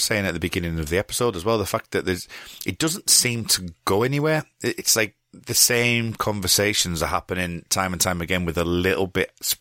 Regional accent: United Kingdom; I know we're both British

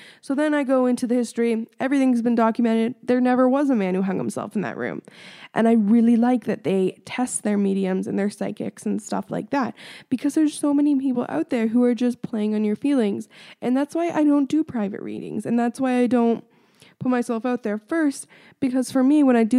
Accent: Ontario, Canada; which is pretty cool because I'm from Ontario.

